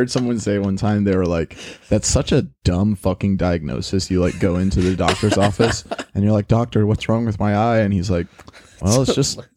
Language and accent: English; the South, United States; because I'm from the South, I feel like I'm like more.